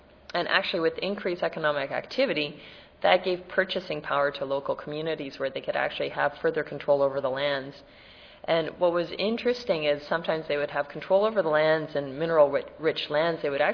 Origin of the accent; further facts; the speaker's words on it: Canada; Different from a country like one I come from Canada